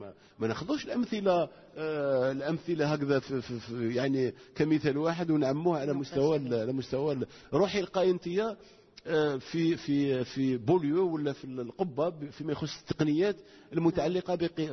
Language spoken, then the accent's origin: Arabic; Algeria; احنا عندنا مشكل كجزائريين في ثقافتنا لقضية التأهيل وقضية التكوين